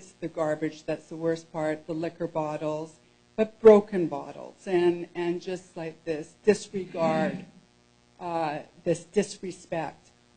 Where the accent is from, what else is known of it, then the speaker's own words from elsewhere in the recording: Canada; now in Blaine, United States; we're not part of the city of Blaine, even though my address does say Blaine, Washington. I'm Canadian, married to an American